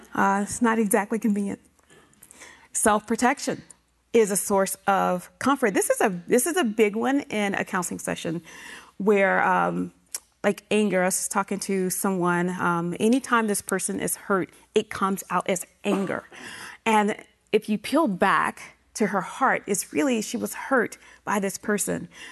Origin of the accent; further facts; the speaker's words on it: the South, United States; I'm from the South.